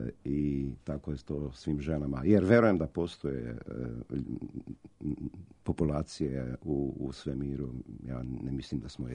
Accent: Maribor, Slovenia; Croatian is a second language; onda sam se selio u Maribor, moj rodni grad

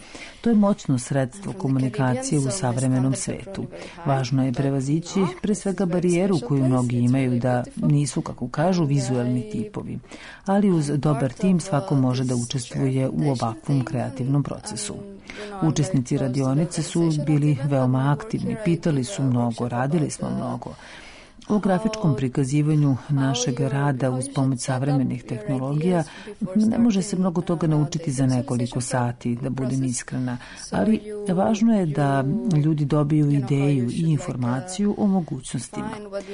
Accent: Cuba; now in Serbia; Poreklom sam sa Kube. Poslednjih godina sam u Srbiji, tu mi je porodica.

